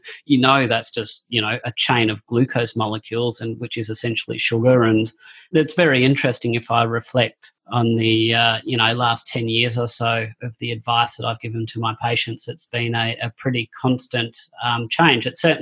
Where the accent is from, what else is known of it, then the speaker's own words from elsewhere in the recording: Sydney, New South Wales, Australia; I'm from Sydney in Australia